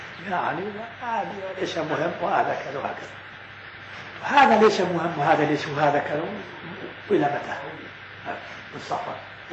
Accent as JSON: {"language": "Arabic", "country": "Lebanon", "said": "طبعا في بعض البلاد مثل عندنا في لبنان"}